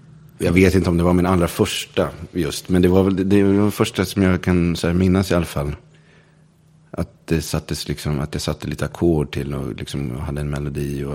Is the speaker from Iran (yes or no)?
no; Linköping, Östergötland, Sweden; also born or lived in Stockholm; för att vi kom ju från Stockholm. Vi flyttade till Linköping när jag var ett år. Och först bodde vi någon länge. Vi bodde i lägenhet då. I Berga heter det. På Lillgårdsgatan. Där bodde vi kanske 3 år.